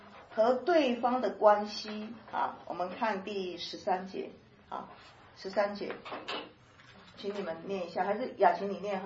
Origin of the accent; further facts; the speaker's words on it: Taiwan; 我是台湾人，神啊呼召我在中国宣教，在中国服侍